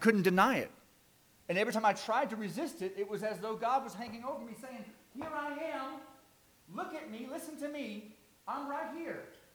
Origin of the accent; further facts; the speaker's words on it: Georgia, United States; the short version of my story is that I was born and raised in Southwest Georgia. Now, I've been told I speak pretty fast for somebody from Georgia.